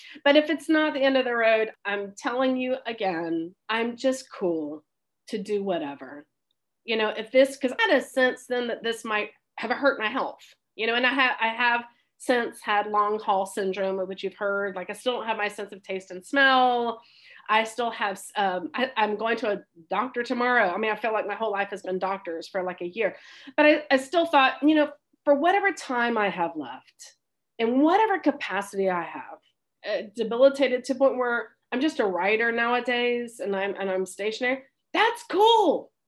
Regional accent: Florida, United States; if he wanted me to go back to Florida, go to my hometown and just concentrate on, my older mother for a season

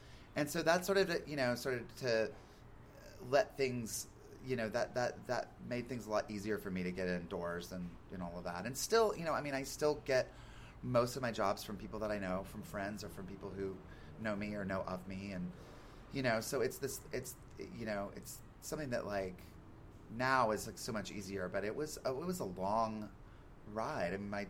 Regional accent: the Carolinas, United States; now in Los Angeles, United States; Well, I mean, I grew up in the Carolinas and a bunch, and then here.

